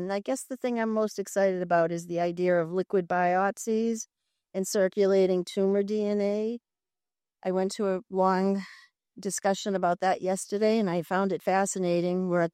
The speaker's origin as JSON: {"language": "English", "town": "Boston", "region": "Massachusetts", "country": "United States", "said": "I'm from Boston, Massachusetts."}